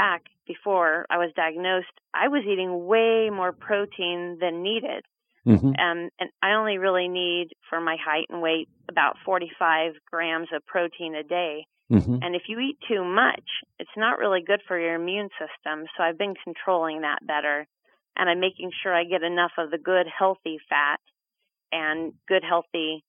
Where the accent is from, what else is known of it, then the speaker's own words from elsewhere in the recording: California, United States; So I grew up in California on the ranch, exposed to so many pesticides, herbicides, so many chemicals